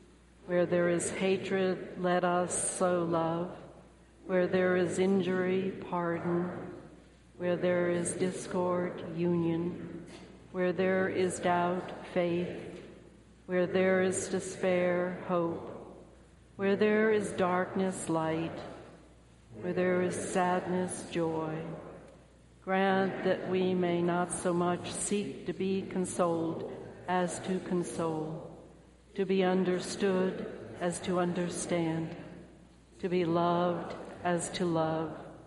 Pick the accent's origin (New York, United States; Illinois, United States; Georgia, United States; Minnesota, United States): Georgia, United States; Atlanta; accent: southern; This is where I'll slip into my southern accent. Your rector and I discovered that we share some history. While living in Atlanta, we both attended the same high school, a Christian preparatory school.